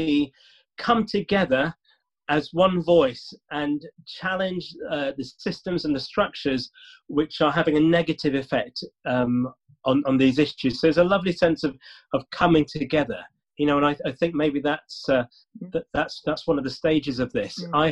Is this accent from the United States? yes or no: no; Yorkshire and the Humber, United Kingdom; when I was growing up in Yorkshire, I thought of myself as a Yorkshireman with Caribbean parents. Whereas as I got older, I realised most people saw me as a Caribbean person who lived in Yorkshire.